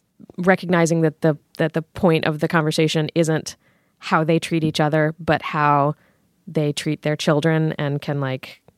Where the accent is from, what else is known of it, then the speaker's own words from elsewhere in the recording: Virginia, United States; I feel like most people have, like, everyone is always surprised that I don't have an accent because I'm from Virginia